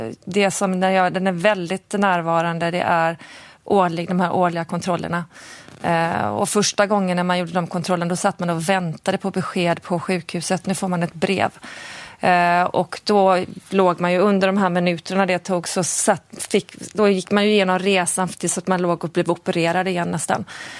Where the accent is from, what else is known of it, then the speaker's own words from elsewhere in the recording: Gothenburg, Västra Götaland County, Sweden; now in Stockholm, Sweden; jag identifierar mig som göteborgare. Även ifall jag har bott här snart halva mitt liv så är det... Mina föräldrar är i Göteborg, jag har många av mina bästa vänner bor i Göteborg. Så att det är mycket Göteborg i mig som person.